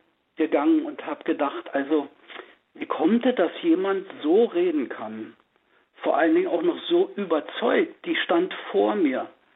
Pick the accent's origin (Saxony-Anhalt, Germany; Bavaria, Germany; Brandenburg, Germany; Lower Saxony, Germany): Brandenburg, Germany; Brandenburg an der Havel; now in Oranienburg, Germany